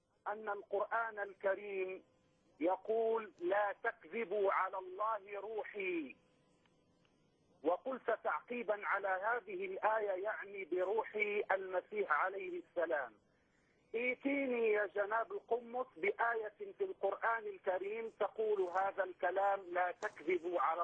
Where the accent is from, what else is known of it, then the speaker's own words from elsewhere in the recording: Morocco; now in London, United Kingdom; وأنا من المغرب أصلا ومقيم في لندن.